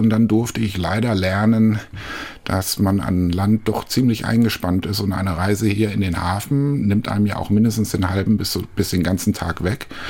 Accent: Hesse, Germany; also born or lived in Essen; now in Hamburg, Germany; Aufgewachsen bin ich im Wesentlichen in Hessen. Geboren bin ich in Essen im Ruhrgebiet und bin dann in Hessen im Taunus, im schönen Taunus zur Schule gegangen und dort aufgewachsen, bevor ich dann die dunkle Seite meiner Vergangenheit über Bremen nach Hamburg gekommen bin.

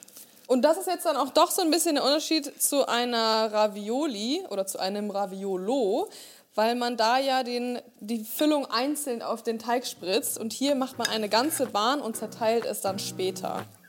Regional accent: Northern Germany, Germany; also born or lived in Black Forest; Ich bin nämlich im Schwarzwald geboren und im Norden aufgewachsen

